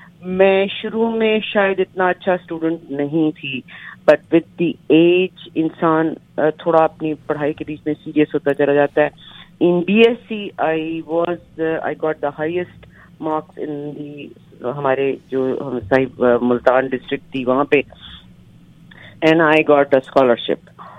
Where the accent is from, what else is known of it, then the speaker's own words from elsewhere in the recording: Pakistan; doctor ਸਾਹਿਬ ਮੈਂ ਪਾਕਿਸਤਾਨ ਤੋਂ, ਮੇਰਾ ਤਾਲੁਕ ਹੈ … ਡਾਕਟਰ ਸਾਹਿਬ ਮੈਂ ਉਰਦੂ ਔਰ ਪੰਜਾਬੀ ਦੋਵਾਂ 'ਚ ਚੱਲਾਂਗੀ